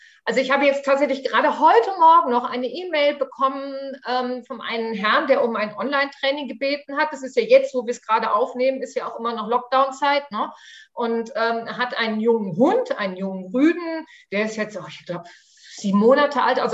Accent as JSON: {"language": "German", "region": "Rhineland", "country": "Germany", "moved": "yes", "said": "Ich wohne hier so quasi mittendrin in Bayern. Wie man auch hört, ich komme ursprünglich nicht aus Bayern, sondern halt mehr so aus dem Rheinland da oben."}